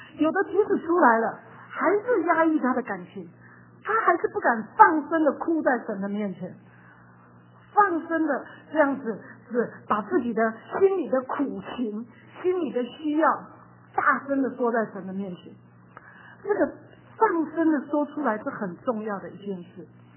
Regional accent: China

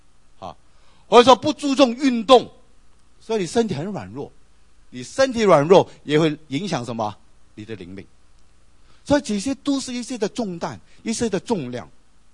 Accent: China; 特别我们中国人，我们最普通一个习惯就是很喜欢晚上很晚才睡

